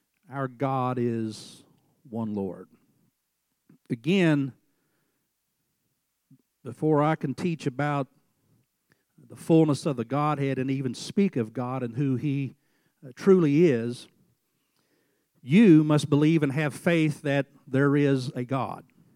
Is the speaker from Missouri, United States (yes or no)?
yes; Missouri, United States; We're all from Missouri, so we got to talk with that drawl just a little bit.